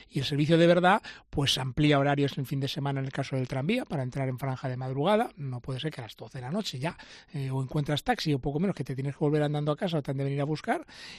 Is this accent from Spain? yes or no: yes; Zaragoza, Aragon, Spain; los derechos como ciudadanos, como zaragozanos, no son de los barrios, son de las personas que vivimos en los barrios